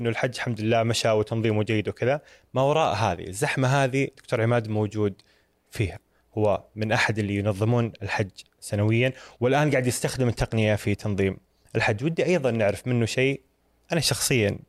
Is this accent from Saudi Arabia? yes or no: yes; Eastern Province, Saudi Arabia; moved away as an adult; now in Jeddah, Saudi Arabia; انا ولدت وعشت في الشرقيه، وجيت جده قبل 5-6 سنوات تقريبا.